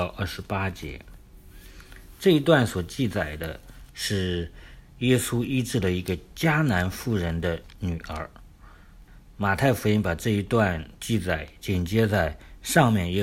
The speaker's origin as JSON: {"language": "Chinese", "country": "China", "said": "但是在犹太的文化里面，还有在我们中国人的文化里面，其实狗认为是不洁净的啊"}